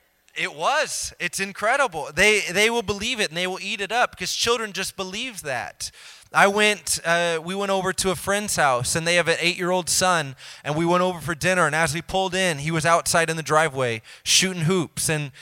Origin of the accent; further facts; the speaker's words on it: Indiana, United States; I grew up in Indiana, you know. We play basketball